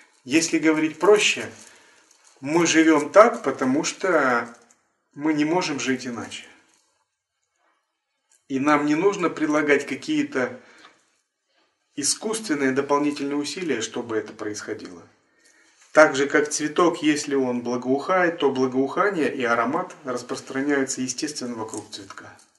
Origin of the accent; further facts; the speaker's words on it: Russia; born there; потому что мы родились в России, и все эти корни здесь.